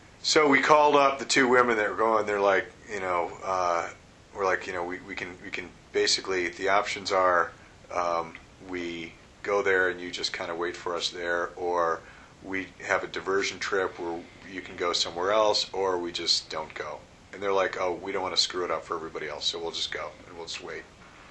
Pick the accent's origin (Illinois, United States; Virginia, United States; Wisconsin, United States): Illinois, United States; Chicago; And we're like, oh, no, no, we're from Chicago.